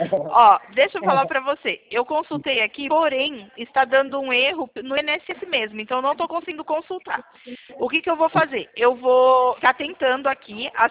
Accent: São Paulo, Brazil; Eu sou de São Paulo.

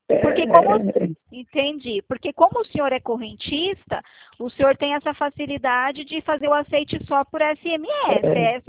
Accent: Sarandi, Paraná, Brazil; Na verdade, eu trabalho em Maringá, mas eu sou de Sarandi, eu estou em Sarandi agora.

